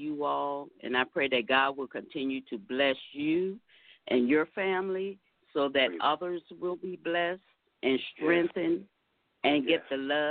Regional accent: Glen Burnie, Maryland, United States; I'm from Glenbarney, Maryland.

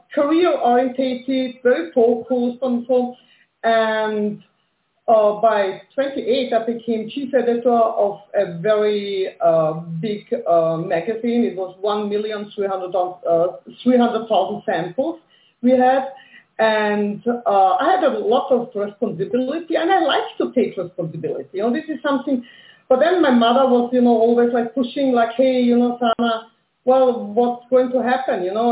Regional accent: Austria; So, I grew up in Austria, went here to school.

